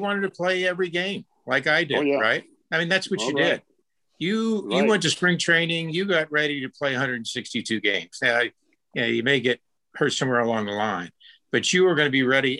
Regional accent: Tampa, Florida, United States; a lot of people know the story of me being growing up in Tampa, Florida, and being a bat boy for the Brooklyn Dodgers in 56.

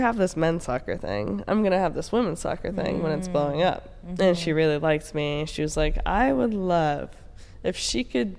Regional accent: Nebraska, United States; I grew up in Nebraska, watched football and basketball, and thought men only played sports.

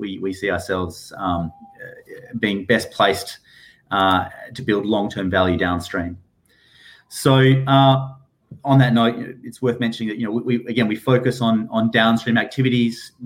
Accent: Perth, Western Australia, Australia; moved away as an adult; now in United Kingdom; as we've established already. I'm from Perth in Western Australia.

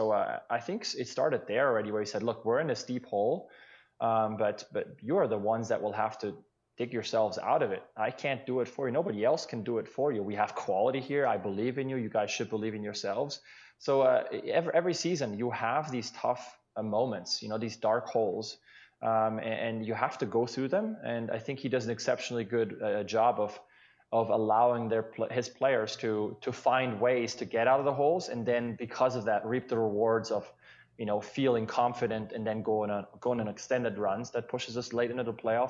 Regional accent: Switzerland; I remember growing up in Switzerland

